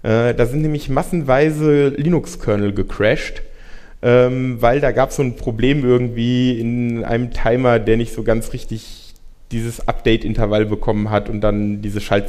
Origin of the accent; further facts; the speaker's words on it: Frankfurt, Hesse, Germany; Ja, also ich komme aus Frankfurt.